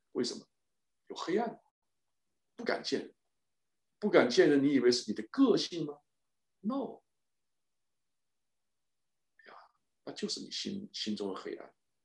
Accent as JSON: {"language": "Chinese", "country": "China", "tie": "born or raised there", "said": "我在中国大陆从小生活在那里，习惯了讲谎话"}